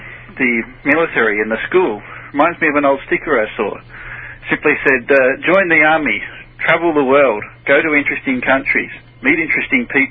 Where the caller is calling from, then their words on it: Melbourne, Victoria, Australia; calling from Melbourne, Australia. How you going?